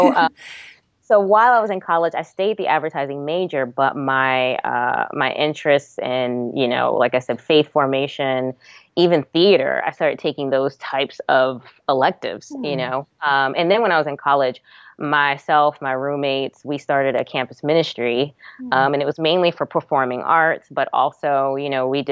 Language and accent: English; New Jersey, United States; also born or lived in Brooklyn, United States; We moved from Brooklyn, New York, to New Jersey when I was like in the second grade. Mm-hmm. I have some early memories in New York of being kind of in church here and there.